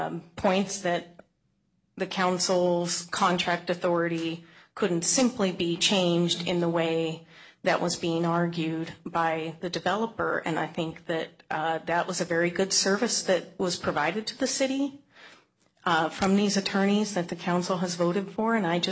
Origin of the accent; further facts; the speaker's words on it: Black Diamond, Washington, United States; I grew up in Black Diamond. I'm not from Redmond or Kirkland or Seattle or Chicago